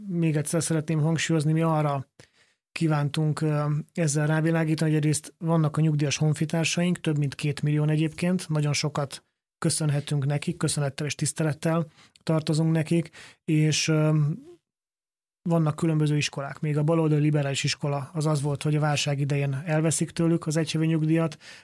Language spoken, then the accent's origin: Hungarian; Heves, Hungary; Én Heves megyei származású vagyok, Heves megyei országgyűlési képviselő vagyok